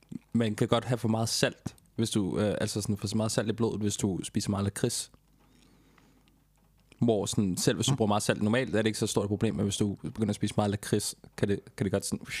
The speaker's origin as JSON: {"language": "Danish", "town": "Frederikssund", "region": "Capital Region of Denmark", "country": "Denmark", "tie": "born or raised there", "lives_now": "Copenhagen, Denmark", "said": "Jeg er født og opvokset i Frederikssund. Det er livet fra Jægerspris, lidt nord for København."}